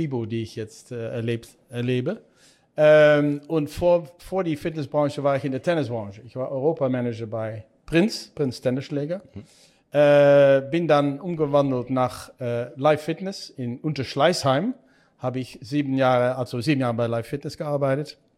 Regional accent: Netherlands; German is a second language; ich bin Holländer, alle hören können wahrscheinlich an meinem Akzent. Nicht … aber etwas besser hoffentlich. Und bin dann zurückgegangen nach Holland

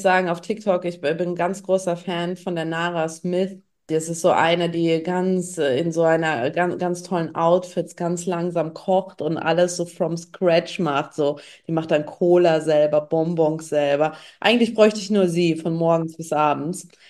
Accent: Saarbrücken, Saarland, Germany; Und ich komme aus Saarbrücken, aus der Hood sozusagen

